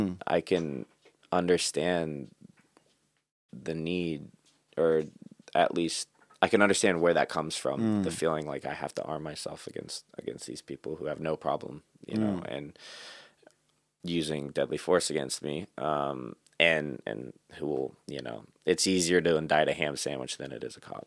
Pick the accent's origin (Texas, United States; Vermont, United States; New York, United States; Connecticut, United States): Texas, United States; I grew up in South Texas, Southeast Texas. Especially East Texas is like a heavy hunting culture.